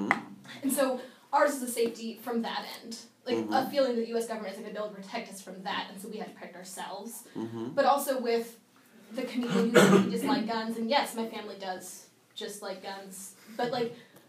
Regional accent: Texas, United States; So I am from South Texas, right mm-hmm. off the U.S.-Mexico border.

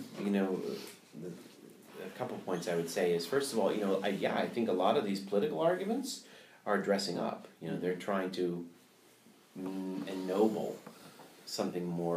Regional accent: Baltimore, Maryland, United States; So I'm from Baltimore. In Baltimore in 1990, we reached our pinnacle.

